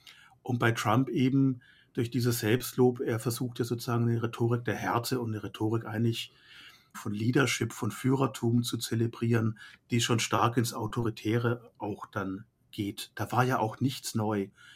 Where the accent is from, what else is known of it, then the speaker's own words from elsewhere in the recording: Germany; Ganz subjektiv würde ich sagen, ne? Als Europäer, als Deutscher